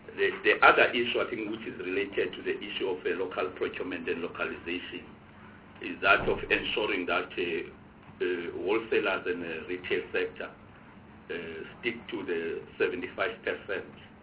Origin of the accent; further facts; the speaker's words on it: Eastern Cape, South Africa; I'm from the Eastern Cape. For years, we've been talking about the Umzimvu project.